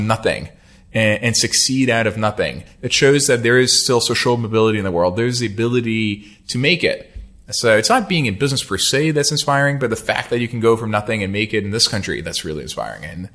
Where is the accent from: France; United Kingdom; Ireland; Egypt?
France; Nice, Provence-Alpes-Côte d'Azur; English is a second language; also born or lived in Paris; now in United States; So I'm originally French. I was born in Paris, and I grew up in Nice.